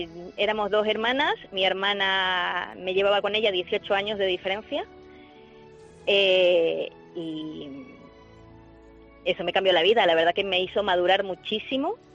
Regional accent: Ecuador; Yo soy de Ecuador.

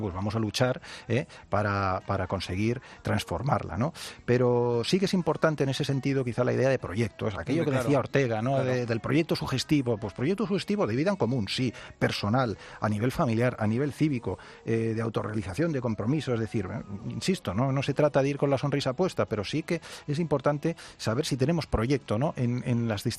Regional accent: Russia; Spanish is a second language; y yo las uso y la gente no me entiende, claro. Entonces piensa, porque soy rusa, y dice, no, porque he leído el Quijote.

